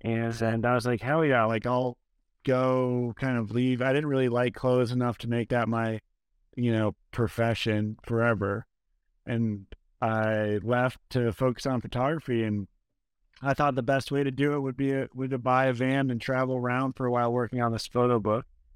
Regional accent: Portland, Oregon, United States; I grew up in and around Portland, Oregon. And as a kid, I spent a ton of time outside

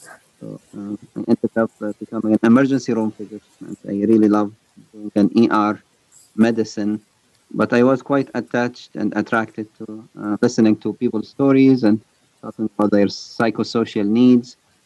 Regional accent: Libya; moved away as an adult; now in United States; I come from North Africa, a country called Libya. I finished my medical school there and then moved to the United States.

